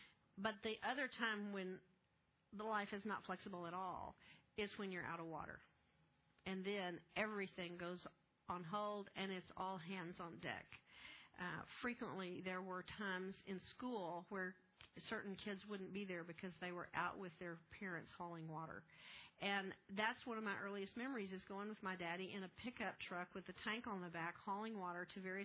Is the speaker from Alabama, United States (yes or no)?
no; Texas, United States; Many of you knew I grew up in West Texas during the drought of the 50s, and that was such a traumatic event that it made an indelible mark on me.